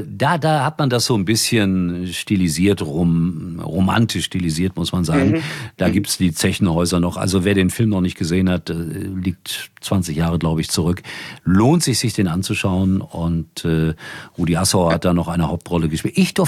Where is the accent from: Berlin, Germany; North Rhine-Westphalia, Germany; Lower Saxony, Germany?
North Rhine-Westphalia, Germany; ich bin da unmittelbar an der Glückaufkampfbahn groß geworden.